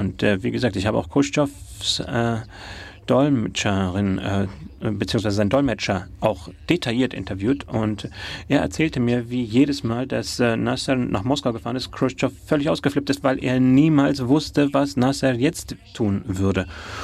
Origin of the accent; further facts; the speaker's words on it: Egypt; Das heißt, als Ägypter Ägypten zu regieren, das war der Augenblick, in dem auch uns eine Stimme gegeben wurde.